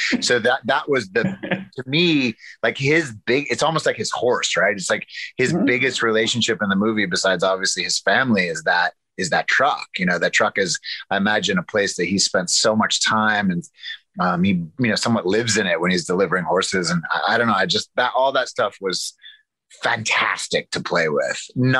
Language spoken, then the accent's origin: English; Arkansas, United States; also born or lived in New York City; I come from the South. I come from Arkansas.